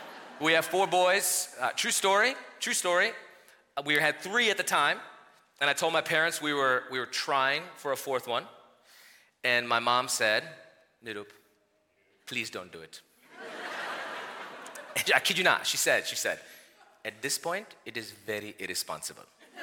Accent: India; in the church I grew up in India

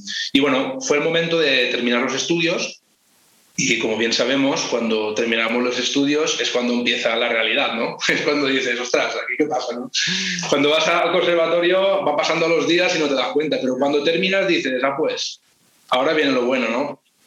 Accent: Llombay, Valencian Community, Spain; soy de Llombay. Aquí me he criado con la banda de música, empecé a los 8 años

